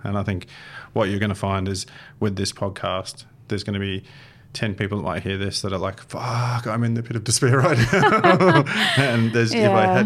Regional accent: Melbourne, Victoria, Australia; My brother, I'm from Melbourne.

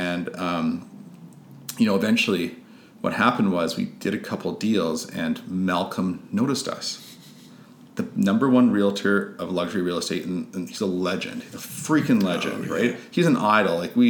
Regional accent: West Vancouver, British Columbia, Canada; I'm actually from West Van, I grew up in West

